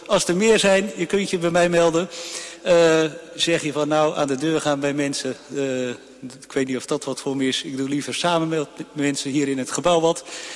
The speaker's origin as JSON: {"language": "Dutch", "town": "Amersfoort", "region": "Utrecht", "country": "Netherlands", "said": "Ik kom zelf uit Amersfoort."}